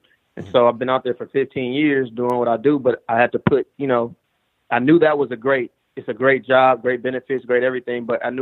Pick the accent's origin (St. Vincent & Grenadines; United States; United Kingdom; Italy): United States; Los Angeles, California; I got one kid right now, and I'm from Los Angeles, California.